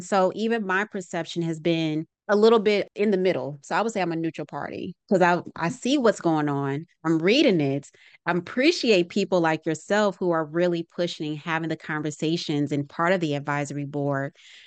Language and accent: English; Arkansas, United States; now in Georgia, United States; growing up in Arkansas to now living in Georgia, recycling wasn't a big conversation.